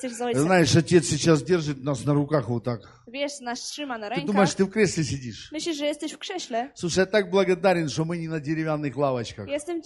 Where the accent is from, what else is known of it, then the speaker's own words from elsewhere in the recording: Ukraine; я не унижаю Украину, я украинец